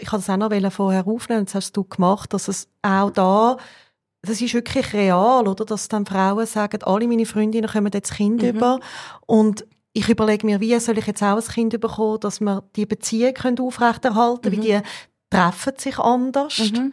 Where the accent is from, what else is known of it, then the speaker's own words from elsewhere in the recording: Zurich, Switzerland; born there; Und ich bin in einer WG im Seefeld geboren